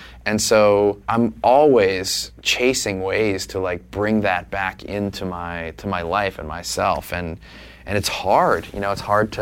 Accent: New Orleans, Louisiana, United States; I mean, Jay and I grew up in New Orleans, and it put us very downstream very quickly.

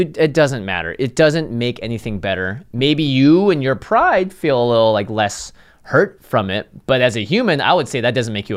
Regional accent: Seattle, Washington, United States; I grew up in Seattle. I know about inclement weather.

